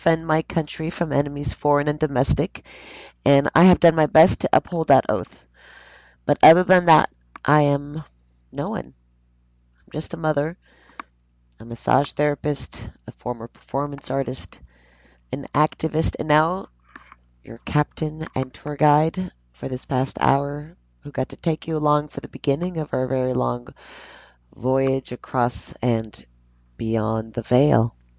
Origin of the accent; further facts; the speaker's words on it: Los Angeles, California, United States; also born or lived in Paris, France; now in New Orleans, United States; I was born in Paris, France. I grew up in L.A., Los Angeles, and I've been in L.A., Louisiana, in New Orleans specifically, for 2 decades now.